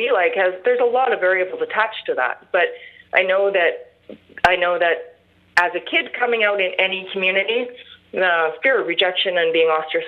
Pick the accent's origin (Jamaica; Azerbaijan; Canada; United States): Canada; Toronto, Ontario; a little while ago, I came from Toronto, so and was a very active, politicized person in Toronto.